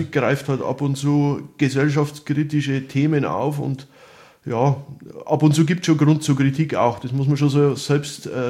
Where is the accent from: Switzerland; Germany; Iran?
Germany; Bavaria; bin aber inzwischen seit 11 Jahren wieder in die Oberpfalz zurückgekehrt. Also ich bin aus der Oberpfalz und jetzt inzwischen auf einer recht kleinen Dienststelle bei mir zu Hause gelandet.